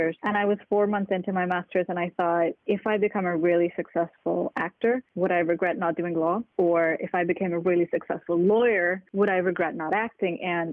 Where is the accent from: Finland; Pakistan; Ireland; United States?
Pakistan; now in United Kingdom; I can do a few different accents and I'm fluent in a few languages because I grew up in Pakistan and we speak quite a lot of languages there.